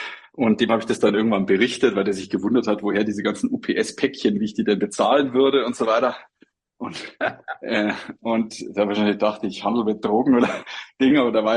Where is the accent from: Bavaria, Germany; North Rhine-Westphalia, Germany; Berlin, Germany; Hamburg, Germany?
Bavaria, Germany; Ich komme aus dem Chiemgau, kannte natürlich den Marktpreis für so einen Programmierer nicht.